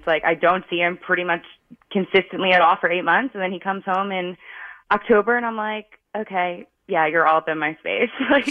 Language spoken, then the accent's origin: English; New Jersey, United States; Yeah, so I grew up, born and raised in Jersey and North Jersey, and then I went to UConn for college